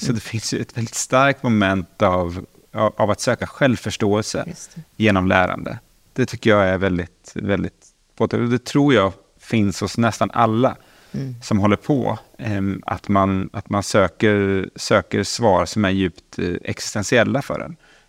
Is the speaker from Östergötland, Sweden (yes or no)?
yes; Linköping, Östergötland, Sweden; Jag är född och uppvuxen i Linköping. Där jag också har återvänt, lite återvänt efter ett antal års studier i olika städer och länder. Och bor här med min familj